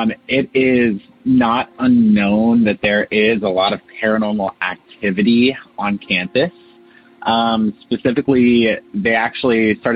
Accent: Ohio, United States; now in Sarasota, United States; I'm originally from Ohio, but I now live in Sarasota, Florida, as I'm going to college at the new college.

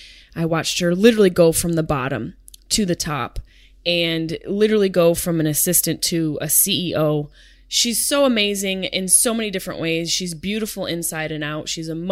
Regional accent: Syracuse, New York, United States; growing up in Syracuse for me was so magical.

